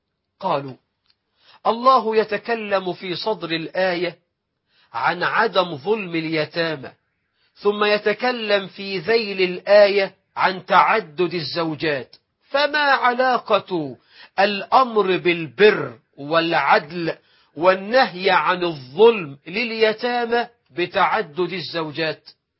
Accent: Egypt; بلدنا مصر

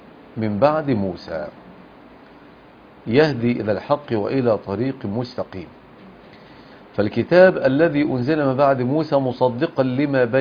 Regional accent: Egypt; النصارى عندنا في مصر كانوا يطالبون أن تحكم فيهم الشريعة الإسلامية

